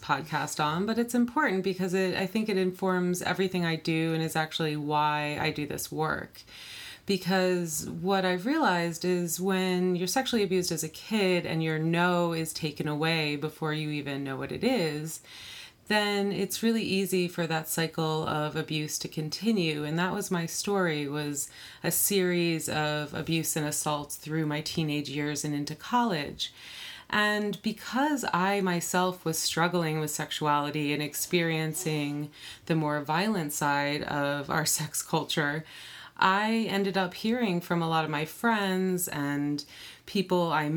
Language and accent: English; Philadelphia, Pennsylvania, United States; I grew up in Philadelphia with two sisters and a single mom, so we were this little pack of women.